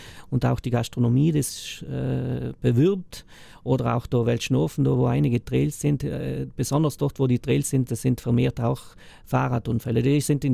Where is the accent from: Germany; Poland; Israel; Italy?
Italy; Lana, Trentino-Alto Adige; In Lana lebe ich eigentlich seit ich auf der Welt bin. Ja. Besser gesagt, wir sind in Cherms geboren, die meisten Lahner noch, bis zu einem gewissen Jahrgang.